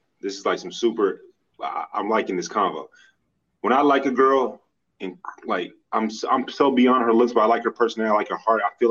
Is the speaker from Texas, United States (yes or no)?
yes; Dallas, Texas, United States; I'm from Dallas.